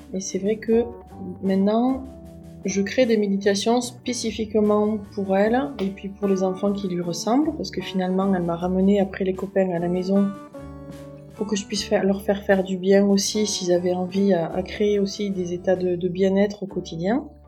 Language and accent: French; Occitanie, France; Je suis née dans les années 80 en Aveyron, donc au sud du Massif Central en France. C'est pour ça que j'ai un accent un petit peu arrondi, assez reconnaissable. J'ai grandi entourée d'animaux et d'amis.